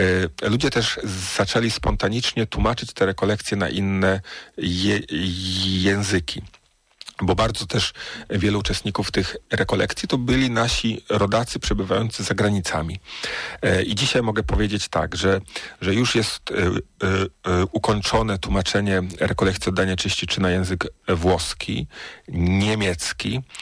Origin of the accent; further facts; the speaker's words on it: Luboń, Greater Poland Voivodeship, Poland; Ja w ogóle wychowałem się w parafii świętego Maksymiliana. Pochodzę z Lubonia i tam właśnie w parafii świętego Maksymiliana się wychowałem.